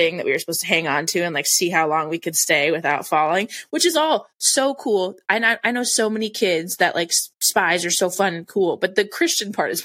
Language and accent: English; Pacific Northwest, United States; Maybe this is just where I grew up because I grew up on the Pacific Northwest.